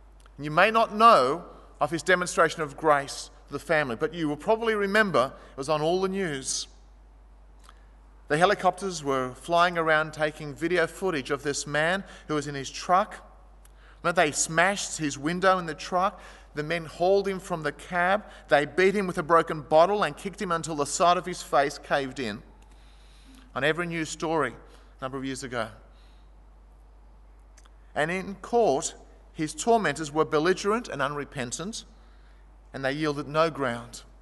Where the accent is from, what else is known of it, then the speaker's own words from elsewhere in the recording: Marrickville, New South Wales, Australia; an ordinary Greek kid growing up in Marrickville